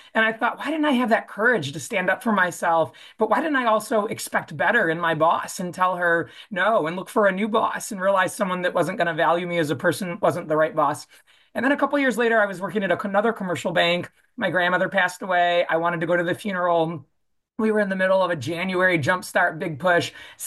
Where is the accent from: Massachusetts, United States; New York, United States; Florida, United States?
New York, United States; Buffalo; moved away as an adult; now in California, United States; I'm from Buffalo, New York, originally. I went to college at Notre Dame, ended up in California when I went to get my MBA at USC